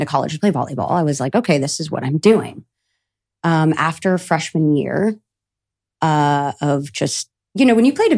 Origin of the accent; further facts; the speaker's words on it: New Jersey, United States; now in Los Angeles, United States; Originally from Dirty Jers, born and raised.